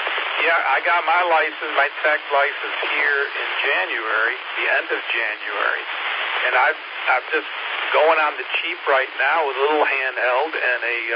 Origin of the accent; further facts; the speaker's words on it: Syracuse, New York, United States; now in Seneca, United States; Well, I'm a Yankee myself, originally from Syracuse, New York. And a long story that got me down here, down south.